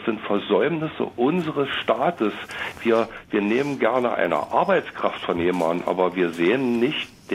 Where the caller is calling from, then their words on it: Berlin, Germany; moved away; ursprünglich stamme ich aus Berlin und stamme aus Pankow, aber bin da schon seit 20 Jahren nicht mehr.